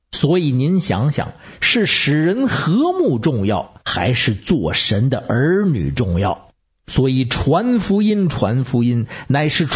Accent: Beijing, China; 我是北京的

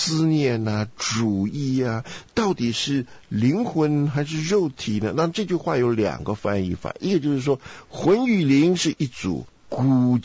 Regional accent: China; 我们从中国来，是不是？中国有这个几千年的酱缸文化。

